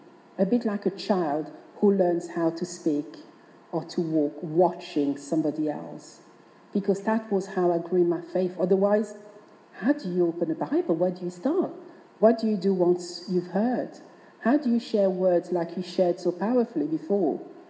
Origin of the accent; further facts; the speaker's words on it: DR Congo; now in England; I was brought up and born in the Congo.